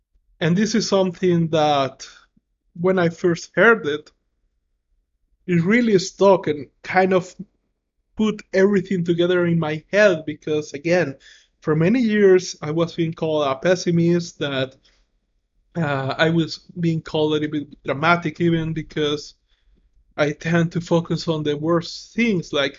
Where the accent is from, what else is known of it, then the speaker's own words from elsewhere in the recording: El Salvador; English is a second language; And the reason why I started to learn these things is because, again, I come from El Salvador, and I came from the absolute worst position to start a business.